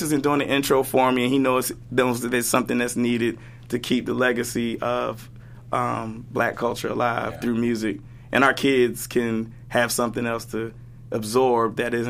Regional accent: Maryland, United States; we're from the same area with DMV. I'm originally from Maryland

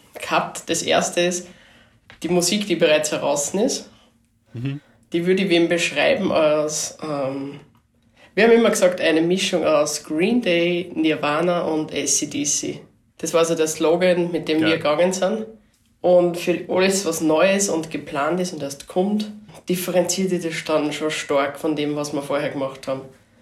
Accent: Upper Austria, Austria; Wir kommen alle aus Oberösterreich und wohnen auch noch alle dort.

